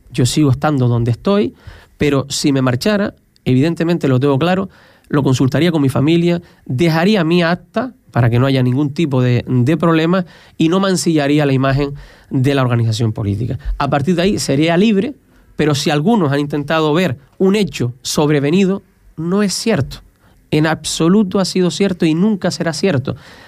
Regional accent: Morro Jable, Canary Islands, Spain; el municipio de Pájara, mi querido pueblo de Morrojable, la gente de mi pueblo

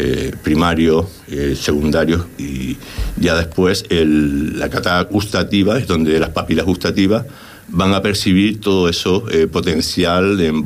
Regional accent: Canary Islands, Spain; now in Fuerteventura, Spain; Fuerteventura, que vivo aquí hace ya 10 años, es como mi segunda tierra y me siento majorero, aunque no sea de aquí, sea de Tenerife

